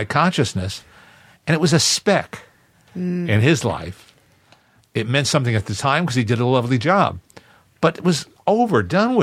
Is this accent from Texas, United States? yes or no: no; New Jersey, United States; also born or lived in New York; I grew up in New Jersey, New York and New Jersey.